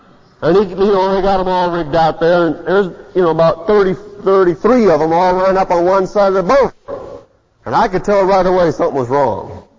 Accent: Michigan, United States; Now, I'm from Michigan. And I never fished on Lake Michigan or Lake Erie. All my fishing was done in little lakes.

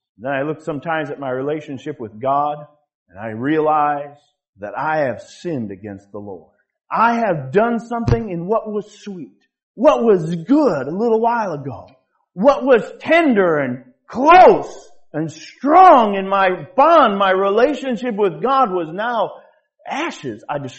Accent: Michigan, United States; I grew up in Michigan.

